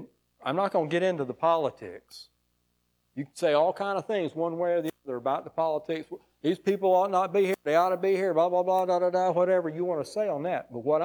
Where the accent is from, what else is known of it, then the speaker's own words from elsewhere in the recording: Aiken, South Carolina, United States; I grew up here in Aiken.